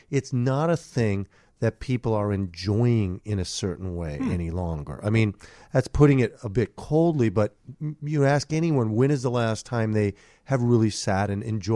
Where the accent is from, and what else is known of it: Minneapolis, Minnesota, United States